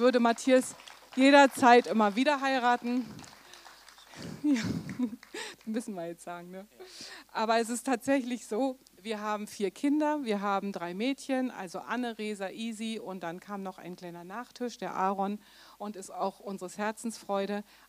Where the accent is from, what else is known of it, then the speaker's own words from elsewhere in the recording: Berlin, Germany; Wir kommen aus Berlin, wohnen ein bisschen am Rand